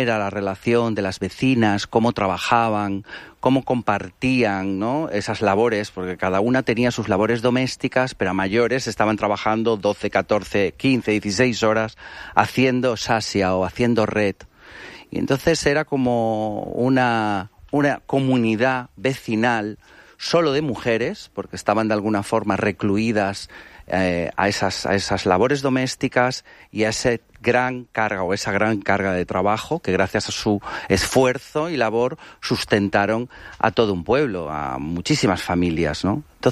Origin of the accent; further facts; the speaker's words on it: Galicia, Spain; also born or lived in Villajoyosa; Bueno, yo nací aquí en Villajoyosa, pero me crié en Galicia. Por eso este acento que tengo.